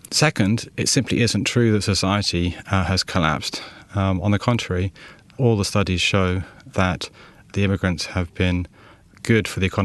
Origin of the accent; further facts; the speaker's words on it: London, United Kingdom; born there; I was born in London. My father is French, and my mother is Estonian.